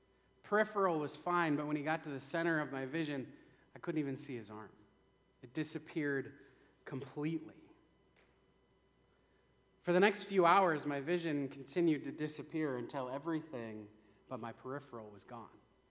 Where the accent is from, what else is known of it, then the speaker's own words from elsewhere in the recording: Minot, North Dakota, United States; It happened while I was the youth director at the church I grew up in Minot.